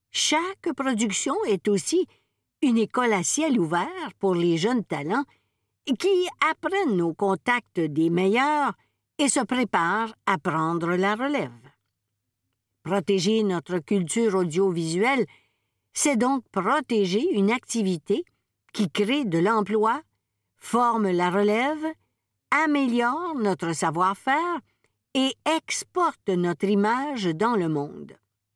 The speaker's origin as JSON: {"language": "French", "region": "Quebec", "country": "Canada", "accent": "Québécois", "said": "Quand j'allume la télévision et que je tombe sur une série québécoise, j'entends mon accent, je vois mes paysages, je reconnais mes références."}